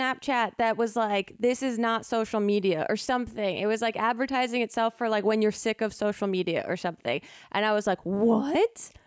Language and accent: English; East Coast, United States; I mean, we grew up on the East Coast.